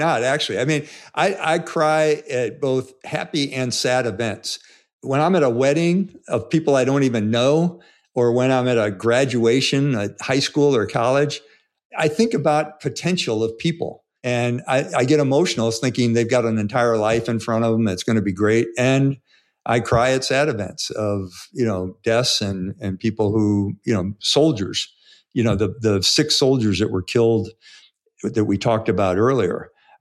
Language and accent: English; St. Louis, Missouri, United States; Tim, you know I'm from St. Louis. I had never left the city of St. Louis until I went off to West Point, yeah, and my first time on a plane.